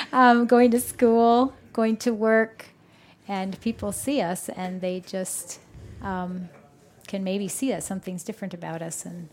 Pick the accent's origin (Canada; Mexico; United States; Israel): Canada; we are from Canada.